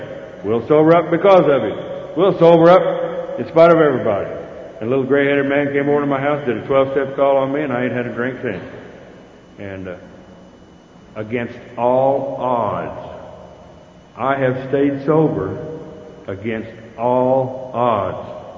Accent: Texas, United States; And I go in and think, well, I'm from Texas.

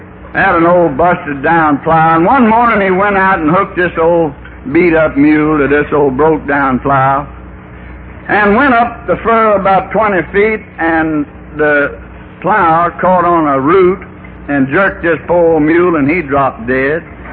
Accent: North Little Rock, Arkansas, United States; I know by now you're wondering where the hell did he get that accent. I come from Arkansas, from North Little Rock, and there's a lot of smart folks come from there.

